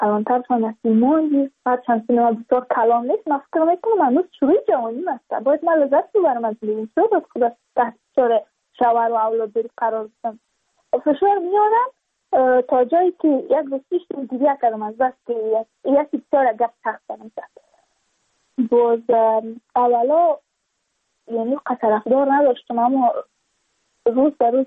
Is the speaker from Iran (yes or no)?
no; Badakhshan, Afghanistan; چون ما از بدخشان هستیم